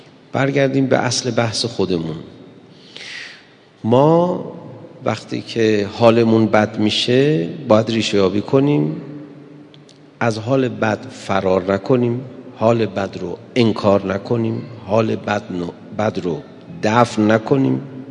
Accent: Iran; نه ما میدونی ایرانی هستیم

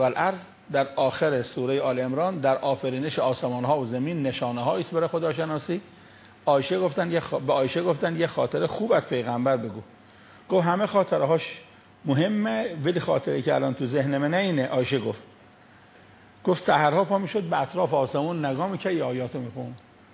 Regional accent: Iran; born there; خدا رو شکر ما تو ایران متولد شدیم.

